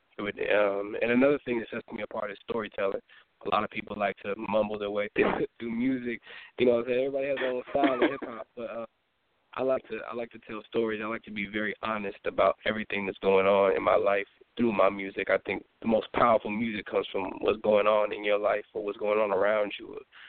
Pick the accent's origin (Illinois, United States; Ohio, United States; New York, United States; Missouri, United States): Illinois, United States; Chicago; and then I came back to Chicago, but I am from the Chicago area.